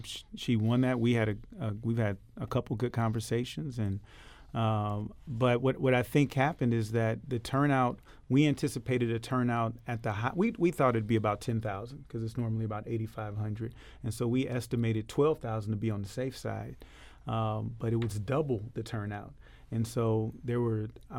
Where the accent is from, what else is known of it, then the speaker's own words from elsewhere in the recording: Florissant, Missouri, United States; now in Ferguson, United States; So I grew up in the Florissant area, you know, close to Ferguson. So that was where I grew up. I moved back to Ferguson about 4 or 5 years ago